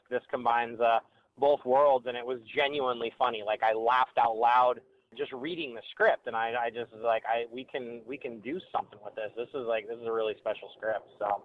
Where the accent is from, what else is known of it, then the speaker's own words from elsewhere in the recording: Aspen, Colorado, United States; I grew up in Colorado, but I grew up near Aspen